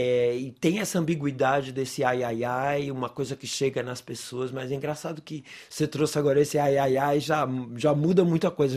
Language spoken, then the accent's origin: Portuguese; Teresina, Piauí, Brazil; fazem 14 anos que eu voltei a trabalhar também no Brasil, em Teresina, no Piauí, de onde eu venho, e escolhi Teresina porque é a minha cidade